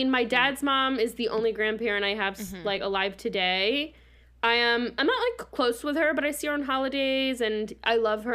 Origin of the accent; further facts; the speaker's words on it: Baltimore, Maryland, United States; born there; So I was born in Baltimore, just outside of Baltimore City, and I'm a twin.